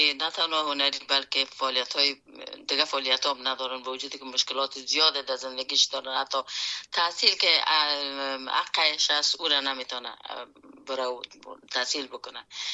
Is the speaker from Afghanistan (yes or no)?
yes; Afghanistan; moved away; به وقتی که ما در بیرون از افغانستان آمدم،